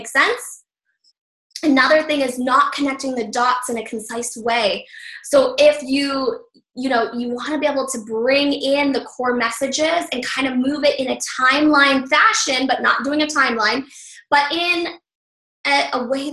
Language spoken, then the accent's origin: English; Calgary, Alberta, Canada; born there; So I was born in Calgary, Alberta in 1979. Yes, now you know how old I am.